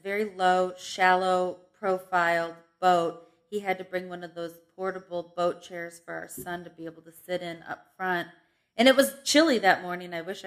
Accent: Vermont, United States; We're from Vermont.

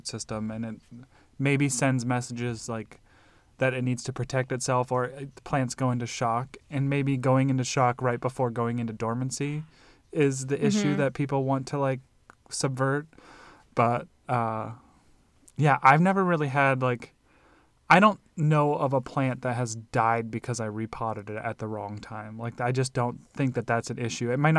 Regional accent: Nebraska, United States; also born or lived in Illinois; now in Arizona, United States; growing up in Nebraska and then in Illinois, south windows were always the ones that got all the direct sun

